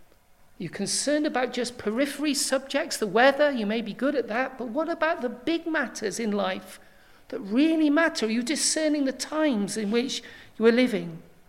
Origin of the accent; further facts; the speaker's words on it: United Kingdom; Well, as British people, we love to speak about the weather, don't we?